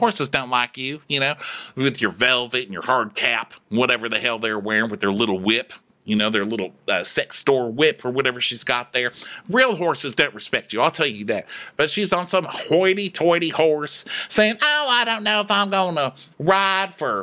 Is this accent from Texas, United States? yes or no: yes; Laredo, Texas, United States; I mean, do I say that I'm from Laredo, Texas 10 times a day?